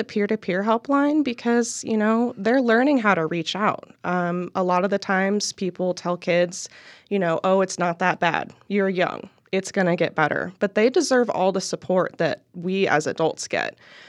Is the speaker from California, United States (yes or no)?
yes; Redding, California, United States; So I actually grew up in California, in Redding, California.